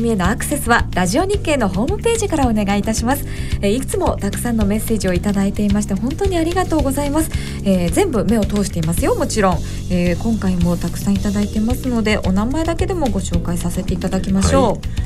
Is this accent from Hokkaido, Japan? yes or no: no; Buzen, Fukuoka, Japan; 私福岡県豊前市出身なんですが、